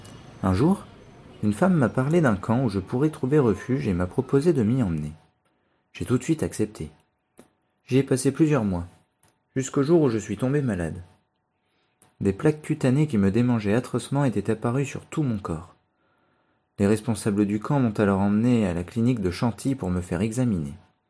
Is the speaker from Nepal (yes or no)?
yes; Kathmandu, Bagmati, Nepal; j'ai 25 ans. Je suis fils unique et je suis né à Katmandou, la capitale du Népal.